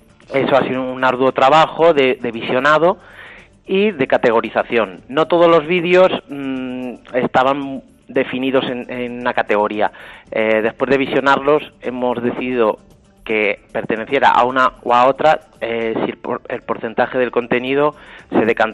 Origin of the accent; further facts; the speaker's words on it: Palencia, Castile and León, Spain; yo soy castellano, como bien dices, del norte, además de Castilla, de Palencia en concreto, pero sin embargo mi procedencia paterna es de un pueblecito muy cercano a Trujillo, Cáceres.